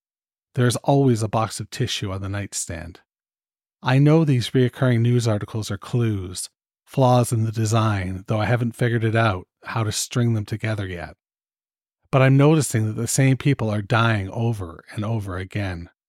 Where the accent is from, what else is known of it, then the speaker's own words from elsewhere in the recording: Canada; I'm fucking Canadian.